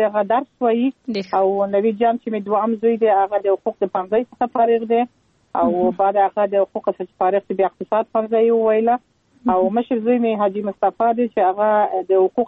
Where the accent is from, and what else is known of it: Kandahar, Afghanistan; born there